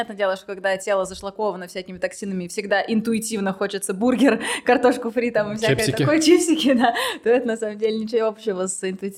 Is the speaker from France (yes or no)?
no; Moscow Oblast, Russia; Я родилась в Подмосковье. Выросла в небольшом городе. Потом после окончания школы переехала в Москву. И всю большую часть осознанной жизни жила в Москве